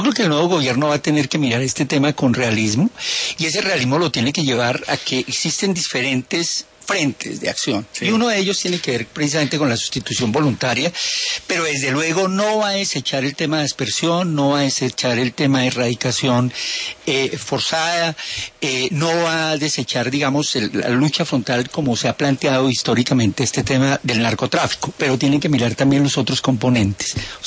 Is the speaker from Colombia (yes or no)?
yes; Colombia; Y no solamente vamos a tener problemas como colombianos